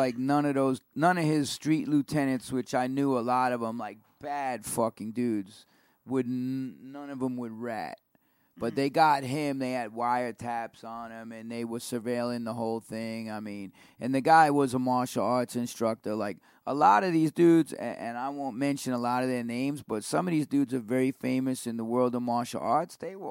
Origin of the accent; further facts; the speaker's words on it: New York City, New York, United States; I grew up in New York. I know, like, the New York City cops are getting a bad rap because of a few that did whatever.